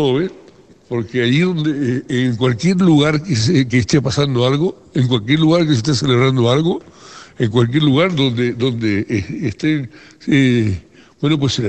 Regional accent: Canary Islands, Spain; No, no, no. Yo soy canario. Eso de majorero y esas cosas son cosas de barrio. Yo soy canario y punto

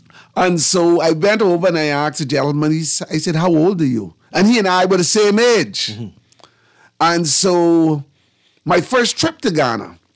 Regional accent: Bahamas; so she asked me, where are you from? I said, the Bahamas.

